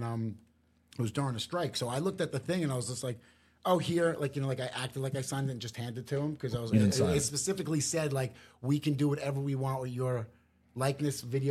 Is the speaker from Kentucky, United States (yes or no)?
no; New Jersey, United States; I was like, you know, I'm from Jersey.